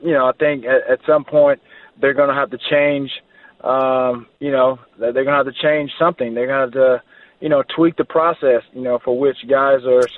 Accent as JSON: {"language": "English", "town": "Alexander City", "region": "Alabama", "country": "United States", "said": "I'm from Alexander City, Alabama, small school, small. Came from a small town. Went to a small college."}